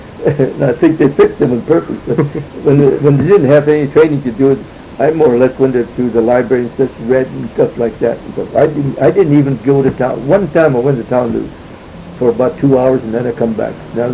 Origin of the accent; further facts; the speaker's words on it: Montana, United States; I come from Montana.